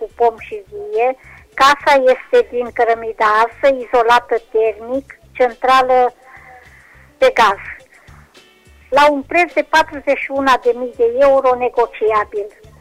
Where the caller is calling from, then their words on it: Reșița, Caraș-Severin, Romania; din Reșița și am câteva anunțuri de făcut.